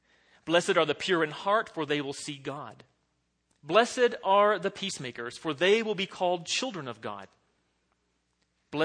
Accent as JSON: {"language": "English", "region": "Florida", "country": "United States", "lives_now": "Colorado, United States", "said": "okay, we're Coloradans, so it wasn't really a mountain, it was just a hill, but I'm from Florida, it was a mountain, okay?"}